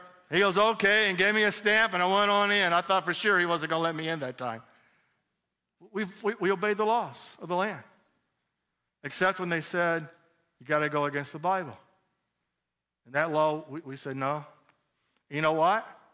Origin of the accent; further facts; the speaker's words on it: United States; First of all, as an American, I entered into Egypt legally.